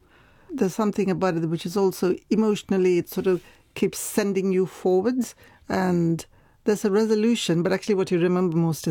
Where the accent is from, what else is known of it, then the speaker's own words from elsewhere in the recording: Sri Lanka; also born or lived in Chennai, India; Yes, I was born in Chennai, but then my father actually lived in Sri Lanka, so my primary schooling was in Sri Lanka. And it was a very particular kind of upbringing, just because at that point it was called the Socialist Republic of Sri Lanka.